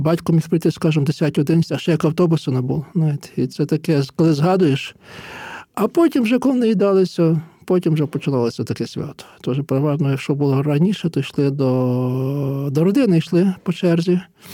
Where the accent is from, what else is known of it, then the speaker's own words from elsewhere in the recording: Lviv Oblast, Ukraine; я з Стрийщини, серцеве серце Бардирівського краю.